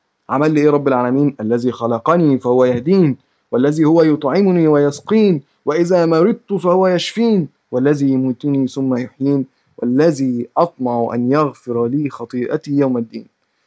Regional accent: Egypt; جات من نهر، او جات من نهر النيل، او عن نهر النيل عندنا في مصر،

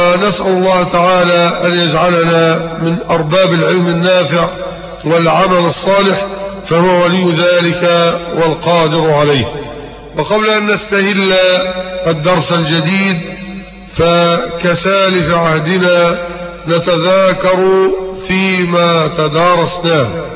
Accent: Mit Hadid, Dakahlia, Egypt; مغرب الجمعة القادمة في قريتنا ميت حديد مركز منية النصر

